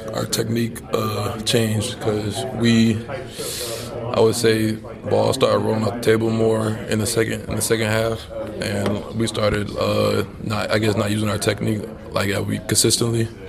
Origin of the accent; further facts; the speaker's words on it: Miami, Florida, United States; I'm from Miami, Florida. I went to Christopher Columbus High School.